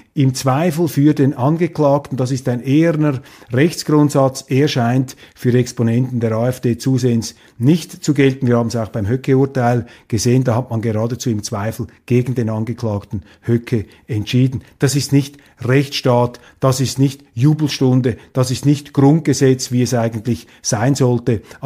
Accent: Switzerland; aber ich bin eben Schweizer. Wir Schweizer haben von den Russen noch nie etwas zu befürchten gehabt.

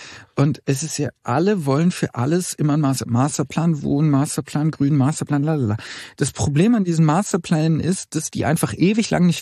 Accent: Baden-Württemberg, Germany; ich komme nicht aus NRW ursprünglich, ich komme aus Baden-Württemberg, ich bin hierher gekommen

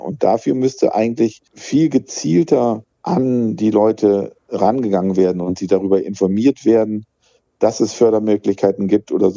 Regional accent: West Germany, Germany; in der Bundesrepublik in Westdeutschland, wo ich herkomme

